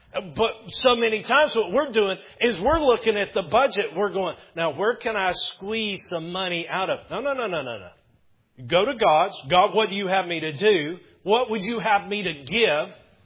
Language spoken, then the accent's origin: English; Powder Springs, Georgia, United States; I grew up in Powder Springs, about 2 hours north of here. I grew up on 26 acres. My grandparents lived right next door.